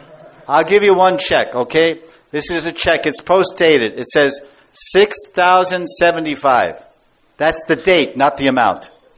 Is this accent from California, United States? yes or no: yes; Los Angeles, California, United States; I'm from Hollywood and you want to go there. I came from Los Angeles, from Hollywood.